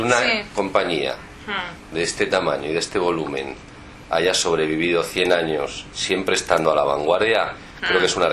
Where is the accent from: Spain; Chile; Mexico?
Spain; now in Argentina; 13 años estoy aquí por elección, no por obligación. Con lo cual me siento un argentino más con un acento un poco diferente.